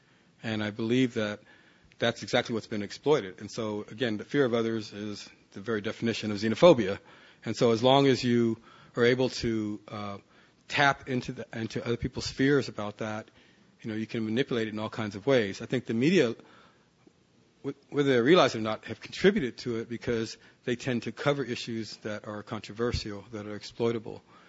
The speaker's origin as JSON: {"language": "English", "town": "Houston", "region": "Texas", "country": "United States", "tie": "born or raised there", "said": "My mother's father worked as a bricklayer, and we grew up in Houston."}